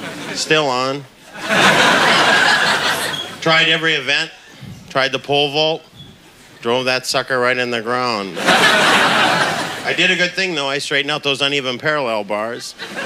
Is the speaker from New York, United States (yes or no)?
no; Minnesota, United States; I'm from Minnesota there. I had a very strict upbringing.